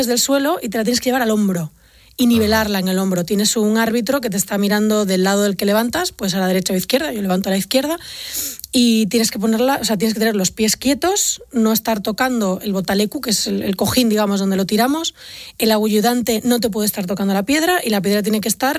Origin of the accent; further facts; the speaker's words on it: Galicia, Spain; Yo como gallega desconocía por completo que tal cosa existiera